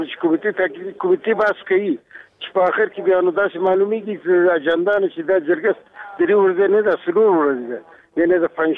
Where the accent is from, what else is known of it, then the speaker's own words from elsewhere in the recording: Afghanistan; زه د افغانستان دی بچی